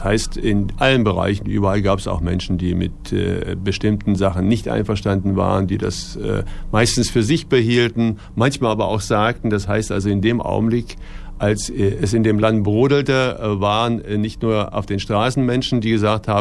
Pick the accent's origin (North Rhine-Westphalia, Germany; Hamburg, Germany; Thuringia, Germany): Thuringia, Germany; weil ich hier groß geworden bin in Thüringen mit der Region, auch verbunden bin.